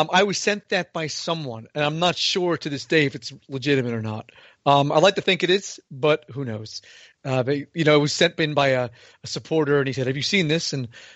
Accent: Northeast, United States; accent: northeastern U.S.; also born or lived in United Kingdom; I was born in Britain. My mother's British. My father's Anglo-Indian. My father decided to bring us to the United States when we were a very young family. I was, I think, 5 at the time.

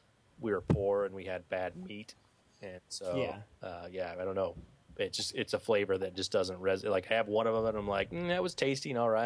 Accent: New Jersey, United States; I got this. I'm from Jersey. It's fine.

